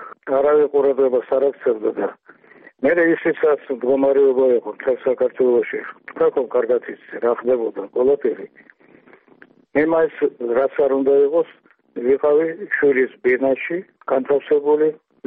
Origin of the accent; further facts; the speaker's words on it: Tbilisi, Georgia; born there; მაგრამ მე ხომ თბილისში დავიბადე